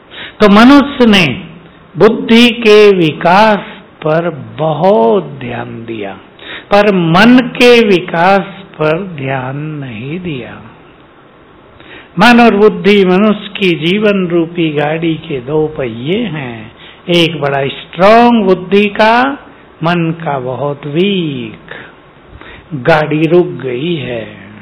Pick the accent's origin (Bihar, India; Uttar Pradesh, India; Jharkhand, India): Uttar Pradesh, India; मेरा परिचित परिचय है उनसे, मैं भी यूपी से हूँ।